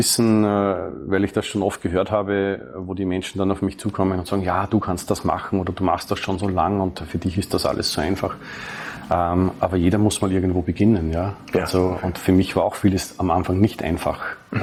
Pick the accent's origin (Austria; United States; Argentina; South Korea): Austria; ich komme ja aus Österreich, da ist ja das Ganze noch nicht ganz so fortgeschritten.